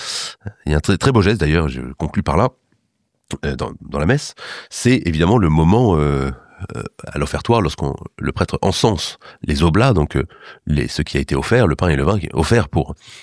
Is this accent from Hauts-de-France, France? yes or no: no; Erquy, Brittany, France; chez nous en Bretagne, à Erquy.